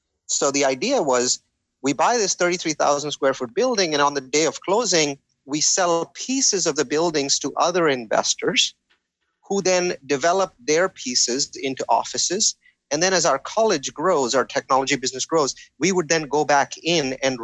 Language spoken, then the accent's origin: English; India; moved away as an adult; now in United States; So I'm Indian in origin, and like a lot of Indians, I'm a technologist, a computer science degree, you know, came to Silicon Valley in the late 90s